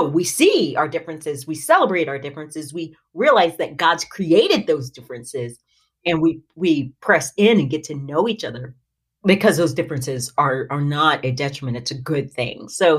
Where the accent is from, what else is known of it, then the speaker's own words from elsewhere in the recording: Tennessee, United States; So I grew up in Tennessee, which is maybe important. I grew up in East Tennessee, but now I live in the Nashville area, which is a blast.